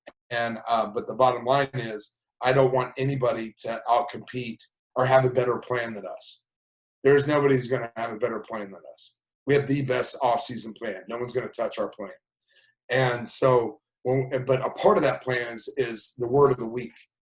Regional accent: Texas, United States; I grew up in Texas when I was young, so it'd have to be Roger.

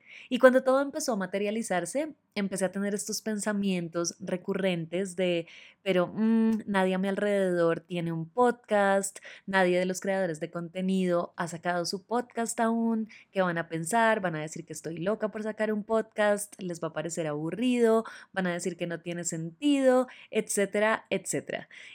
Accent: Colombia; Yo soy de Colombia

